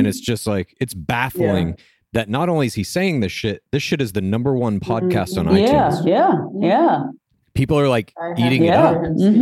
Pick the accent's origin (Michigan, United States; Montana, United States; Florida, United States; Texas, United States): Texas, United States; Dallas; I'm from Dallas. We call Dallas the source on our podcast